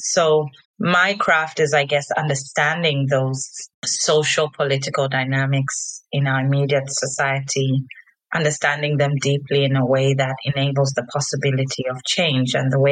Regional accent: Zambia; also born or lived in United Kingdom; And so I was born there, but I am actually grew up in and know myself to be a Zambia located here on the African continent. So that's where I grew up. That's who I am. Yeah, that's where I'm from.

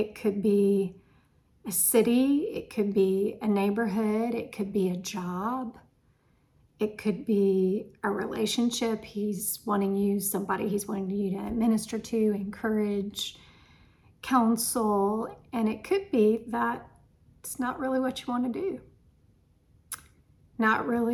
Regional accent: South Carolina, United States; I say, I'm from South Carolina. When they ask me, where do I live? I say, I live in Tennessee, because I've lived in Tennessee for 30 years.

